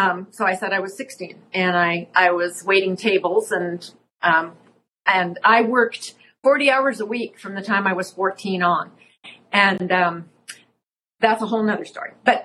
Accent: Minnesota, United States; also born or lived in Colorado; So yeah, I grew up in Minnesota and then Colorado and then married.

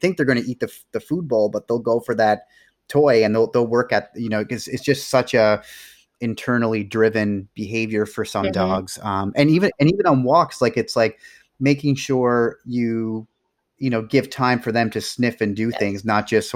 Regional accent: Nova Scotia, Canada; Like I grew up in Nova Scotia.

